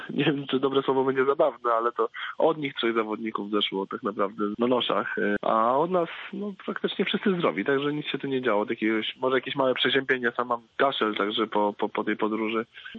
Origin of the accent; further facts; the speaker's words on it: Pomeranian Voivodeship, Poland; jestem z Trójmiasta